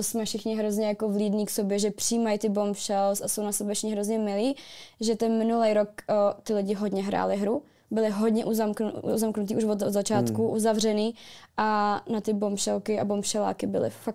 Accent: Liberec, Liberec Region, Czechia; Já jsem zjablonsona z Liberce a známe se už strašně dlouho

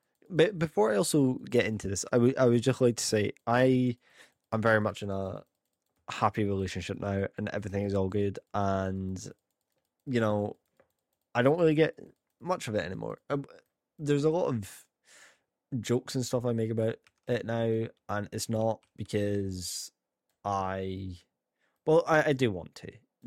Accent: Edinburgh, Scotland, United Kingdom; I am Scottish, I'm from Edinburgh

